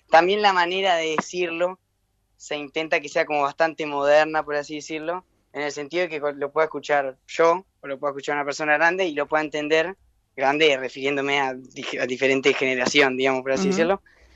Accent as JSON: {"language": "Spanish", "town": "Gualeguaychú", "region": "Entre Ríos", "country": "Argentina", "said": "somos todos chicos de Gualeguaychú, por más que cuatro estamos viviendo, somos seis, cuatro estamos en Buenos Aires y dos están acá."}